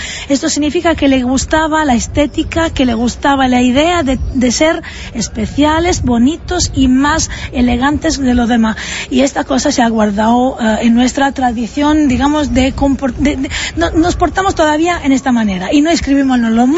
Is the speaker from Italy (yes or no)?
yes; Tuscany, Italy; Spanish is a second language; Yo soy de La Loba, que claro, es el mejor barrio de toda la ciudad